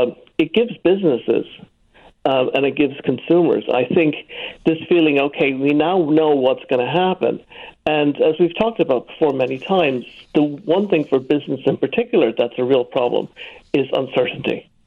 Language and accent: English; Ireland; you have to remember I'm Irish, right?